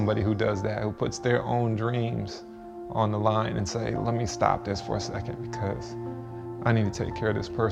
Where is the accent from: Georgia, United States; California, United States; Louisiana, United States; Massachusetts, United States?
California, United States; Sacramento; The highlight of my career was competing at the Olympic trials in Sacramento, my hometown.